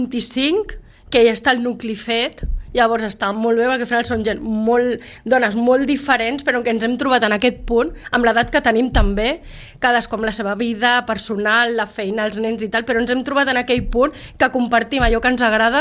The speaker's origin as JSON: {"language": "Catalan", "town": "Barcelona", "region": "Catalonia", "country": "Spain", "said": "per mi és un orgull perquè al final sóc del Poble Sec"}